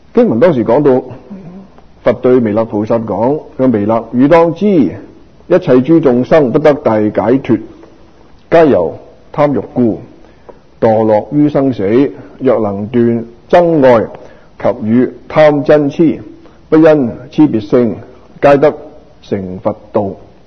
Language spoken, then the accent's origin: Cantonese; China; 我哋中国人呢个知字咧